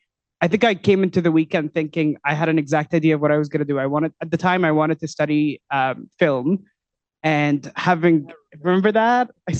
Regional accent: Dubai, United Arab Emirates; I grew up in Dubai.

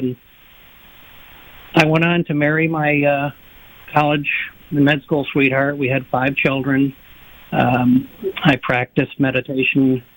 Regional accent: New York, United States; I was blessed to have found an advertisement in my hometown newspaper in upstate New York for TM.

